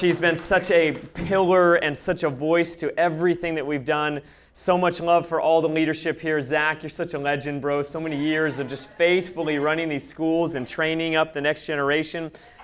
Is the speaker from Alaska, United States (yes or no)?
yes; Alaska, United States; I'm from Alaska, and Holly's from Pennsylvania, Lancaster, Pennsylvania.